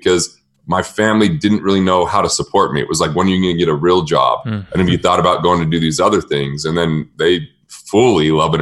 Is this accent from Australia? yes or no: no; United States; And before I thought, I'm an American and America's the only country and it's the best.